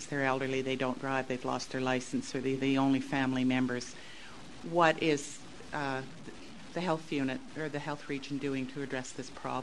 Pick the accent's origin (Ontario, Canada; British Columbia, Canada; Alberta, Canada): Alberta, Canada; Lethbridge; I'm from Lethbridge.